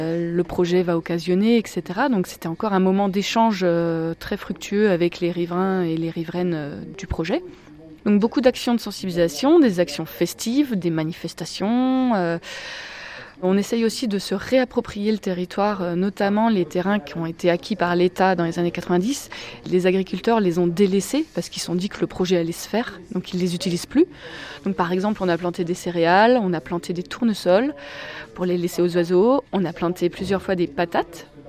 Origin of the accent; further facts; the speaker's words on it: Auvergne-Rhône-Alpes, France; Nous venons de Haute-Loire principalement, un petit peu de la Loire aussi.